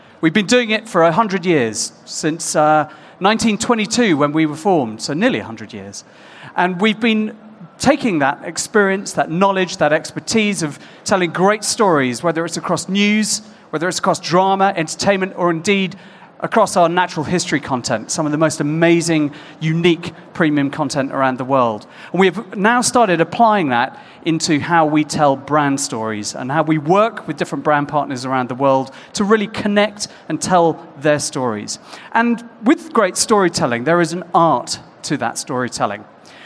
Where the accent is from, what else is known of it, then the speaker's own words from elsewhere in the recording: United Kingdom; now in Australia; I'm a Brit living in Australia